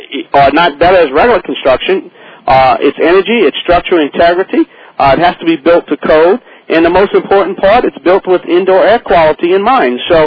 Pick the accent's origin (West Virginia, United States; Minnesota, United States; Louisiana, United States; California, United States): Louisiana, United States; accent: Cajun; I gotta put my Cajun accent in there.